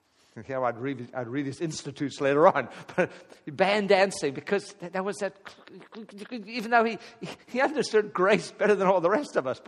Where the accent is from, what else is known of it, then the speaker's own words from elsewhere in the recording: South Africa; In South Africa, I was raised in the Anglican Church